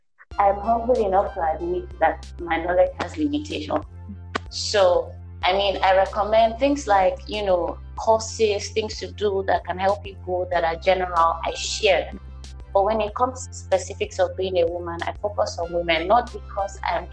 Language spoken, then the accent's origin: English; Nigeria; being a woman, being a Nigerian, living in Nigeria.